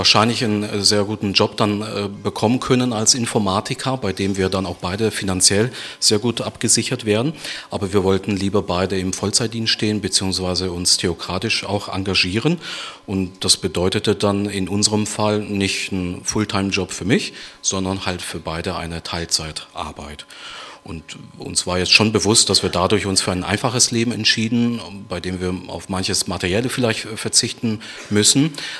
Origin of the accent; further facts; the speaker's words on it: Hanover, Lower Saxony, Germany; Ich hatte schon Kontakt mit Zeugen Jehovas auch in Hannover, in meiner Heimatstadt.